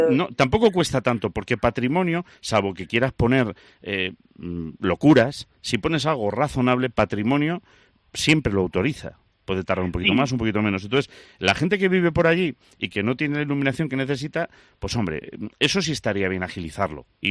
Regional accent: Galicia, Spain; siendo gallego de origen, pues no voy a tener yo morriña. Pues claro que la tengo, pero es que la tengo de muchos sitios. Uno de ellos es Benavente.

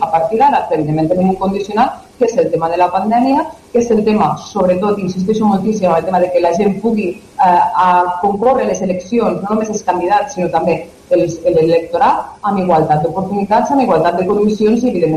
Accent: Lleida, Catalonia, Spain; com a lleidatans o com a catalana

